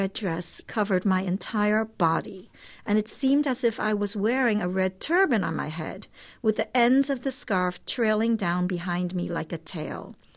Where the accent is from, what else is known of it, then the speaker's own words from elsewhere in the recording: Hong Kong; moved away; also born or lived in Brooklyn, United States; I come from a very poor family. We're immigrants. We moved from Hong Kong to Brooklyn.